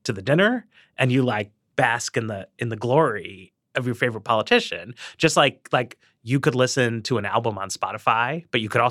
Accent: Northeast, United States; I'm from the Northeast, too.

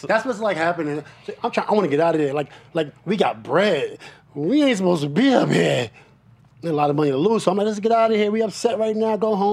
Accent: Queensbridge, New York, United States; I'm from Queensbridge, right?

